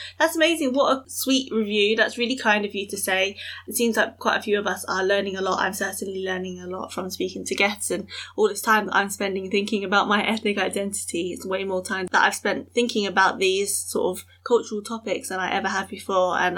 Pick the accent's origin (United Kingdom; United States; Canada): United Kingdom; born there; I host this podcast and I'm British born Chinese.